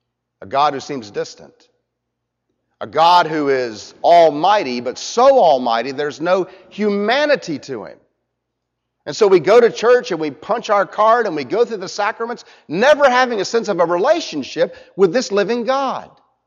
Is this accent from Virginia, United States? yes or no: no; Orlando, Florida, United States; Orlando's my hometown. I don't like to go back there.